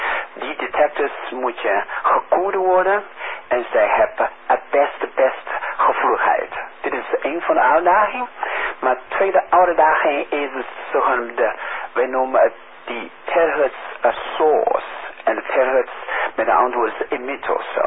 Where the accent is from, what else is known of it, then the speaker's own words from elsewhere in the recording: China; Dutch is a second language; now in Netherlands; ik kom van China. Mijn leven gaat over tussen Nederlands en de Engels.